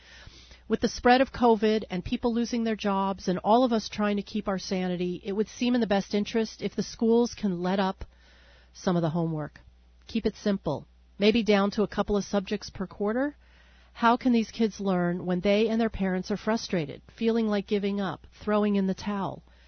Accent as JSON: {"language": "English", "town": "Chevak", "region": "Alaska", "country": "United States", "tie": "born or raised there", "said": "especially in my hometown of Chivac."}